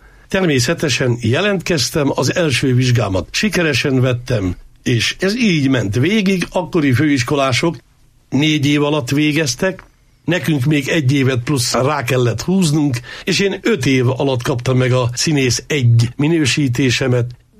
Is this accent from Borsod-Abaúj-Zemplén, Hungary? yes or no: yes; Miskolc, Borsod-Abaúj-Zemplén, Hungary; born there; Én, aki egy olyan helyen születtem, Miskolcon, a régi Dankó Pista utcán, az úgynevezett Gordonyban, ahol nagyon vegyes lakosság volt, de nagyon sokan laktunk ott, mi romák is.